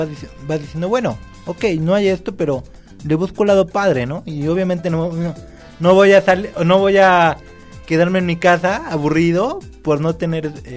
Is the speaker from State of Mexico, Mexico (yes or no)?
yes; Ciudad Satélite, State of Mexico, Mexico; Yo soy del norte, soy de Satélite, a mucha honra.